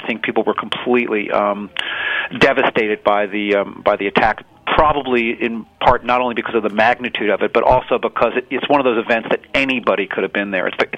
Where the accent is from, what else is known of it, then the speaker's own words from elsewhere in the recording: New Jersey, United States; now in Boston, United States; I'm not from here. I'm from the New Jersey, New York area. My mom's from East New York, Brooklyn. My father's from Manhattan. And when I moved to Boston, I was stunned by how unfriendly a city it is.